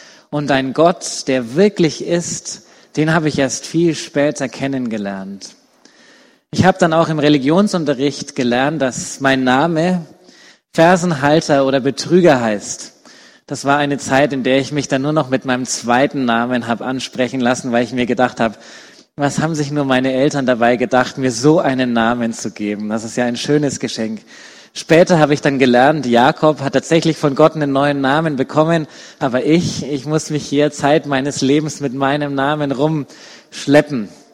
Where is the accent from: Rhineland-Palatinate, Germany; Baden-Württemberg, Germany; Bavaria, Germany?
Bavaria, Germany; Nuremberg; born there; Ich bin geboren in Nürnberg.